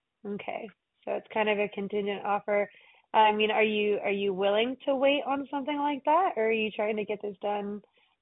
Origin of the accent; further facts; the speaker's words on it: Florida, United States; Oh man, I grew up in the Panhandle of Florida, actually.